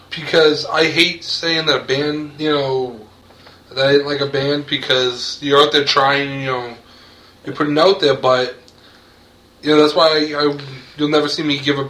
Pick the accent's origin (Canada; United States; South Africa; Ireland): Ireland; Yeah, because I mean, I know being an Irish guy, I'm usually listening to folk music, but.